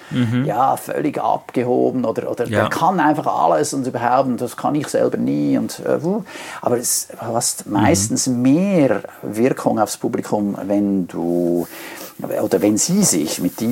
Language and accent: German; Switzerland; ich komme aus der Schweiz.